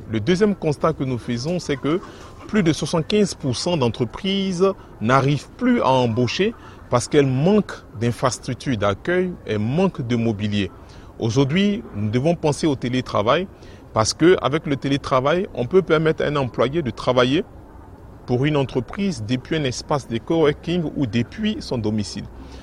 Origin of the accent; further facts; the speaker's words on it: Côte d’Ivoire; informaticien de formation. Je viens de la Côte d'Ivoire